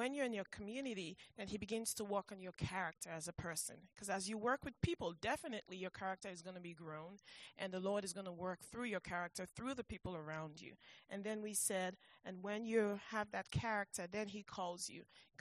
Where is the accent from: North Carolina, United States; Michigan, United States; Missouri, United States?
North Carolina, United States; Apex; from Apex, North Carolina.